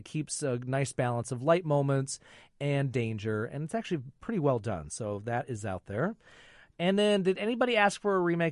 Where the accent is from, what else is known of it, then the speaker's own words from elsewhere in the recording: Flint, Michigan, United States; We had in my hometown of Flint, Michigan, we had the Dort Cinema on Dort Highway.